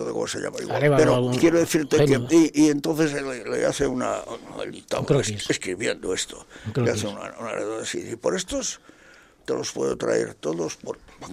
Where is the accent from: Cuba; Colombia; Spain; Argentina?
Spain; Roda de Barà, Catalonia; Somos de Roda de Bará, somos una gente que, bueno, es un pueblo desconocido y tal.